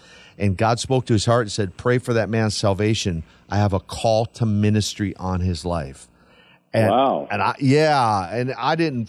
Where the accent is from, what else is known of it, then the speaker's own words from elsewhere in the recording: Minnesota, United States; I'm not from Russia, you know, hail from the great state of Minnesota. And so I didn't grow up in Russia.